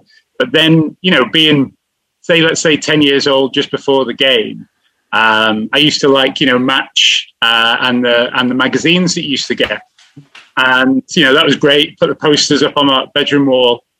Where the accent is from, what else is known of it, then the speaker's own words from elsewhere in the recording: Isle of Man; So growing up on the Isle of Man, there's not many people that are kind of true, Manx kind of grandparents, parents.